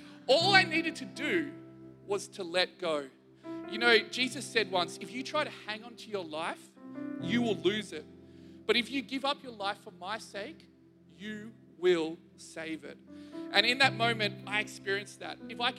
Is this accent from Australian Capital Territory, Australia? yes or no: yes; Canberra, Australian Capital Territory, Australia; I grew up in Canberra, and I'm one of those rare units who the capital has always been my home. It's always been where I grow up.